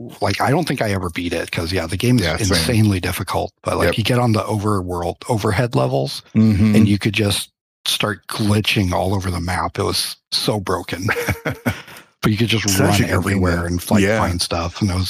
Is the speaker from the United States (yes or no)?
no; England, United Kingdom; He's Chinese. I'm English.